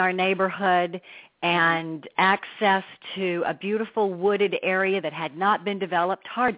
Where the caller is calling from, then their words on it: California, United States; I'm calling from Southern California.